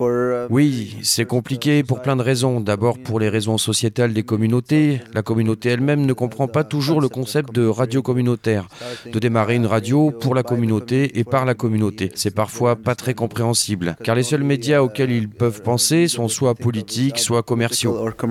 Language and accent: French; Palestine; je suis de Palestine